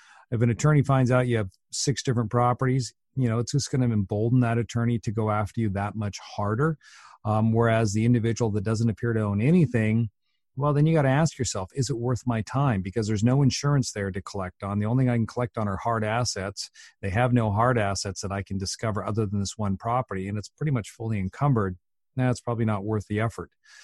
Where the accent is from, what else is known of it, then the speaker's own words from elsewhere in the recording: Washington, United States; And, you know, Boeing, where I'm from Washington State